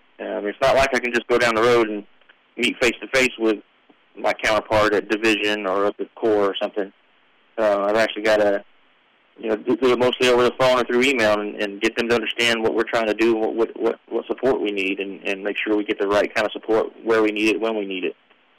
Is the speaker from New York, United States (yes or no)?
no; Corpus Christi, Texas, United States; Yes, I'm from Corpus.